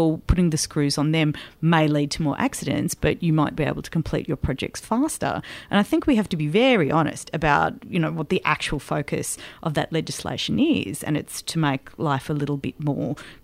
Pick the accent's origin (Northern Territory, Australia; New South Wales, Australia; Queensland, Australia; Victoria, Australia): New South Wales, Australia; Wollongong; I can tell you this, I'm from Wollongong